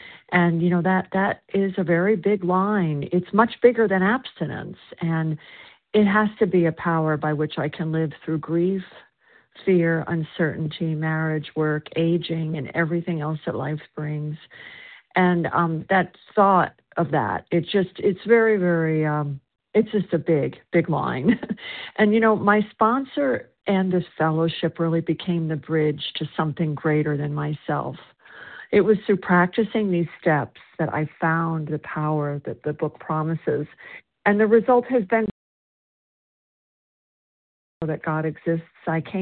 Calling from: South Carolina, United States

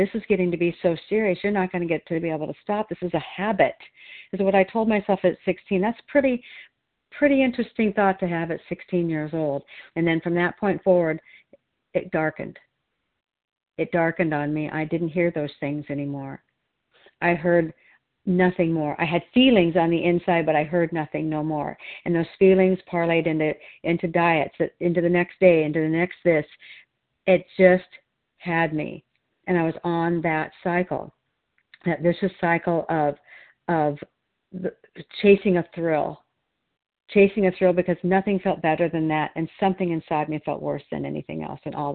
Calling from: Oregon, United States

